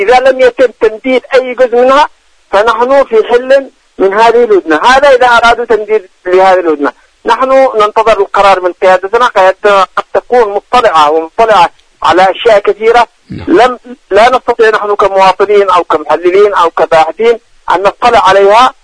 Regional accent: Yemen; نحن كشعب يمني إلى جوار أخواننا

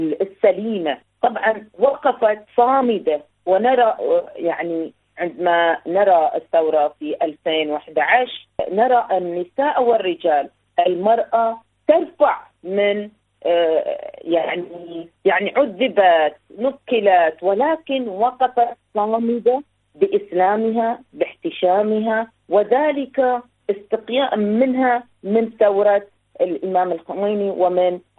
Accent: Bahrain; ربما أتكلم عن البحرين لأنها جذوري من البحرين ولأني تربيت وترعرعت في البحرين

